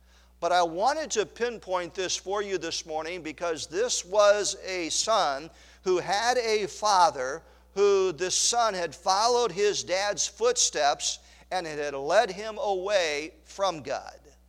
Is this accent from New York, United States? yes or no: yes; Long Island, New York, United States; born there; But I was born in Long Island, New York.